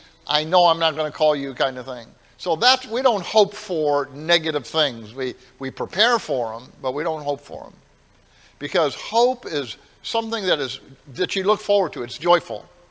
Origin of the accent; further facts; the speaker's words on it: Ohio, United States; I said, look, I grew up in Ohio. Man, it 10 below and 3 feet of snow.